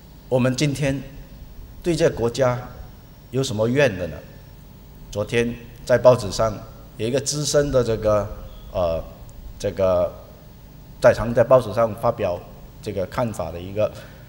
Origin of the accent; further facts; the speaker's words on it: Singapore; 我们的政府知道我们新加坡人不光只是能够读书